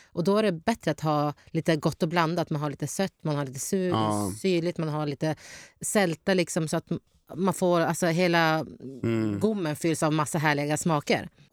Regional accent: Sweden; jag kommer från en kultur som har liksom hela... både asiatiskt och Mellanöstern, och så är jag uppvuxen här i Sverige, så jag har det skandinaviska köket också.

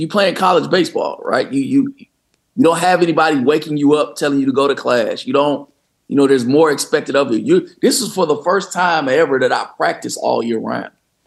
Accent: Midwest, United States; And so growing up in the Midwest, I played games and, you know, where we had snow flurries, you know, my senior season.

